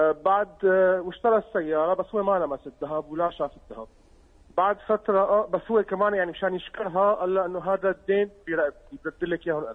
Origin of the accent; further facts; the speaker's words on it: Syria; يعني إحنا عندنا بسوريا في فرق عملة بين سنة وسنة،